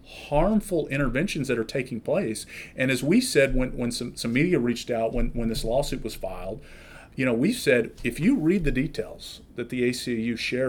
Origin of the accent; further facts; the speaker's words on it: Texas, United States; as you mentioned, you know, I'm originally from Texas.